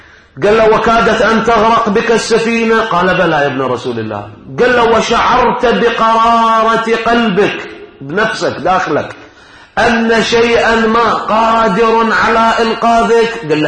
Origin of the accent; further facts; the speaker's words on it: Iraq; احنا عندنا في العراق يسموه ربل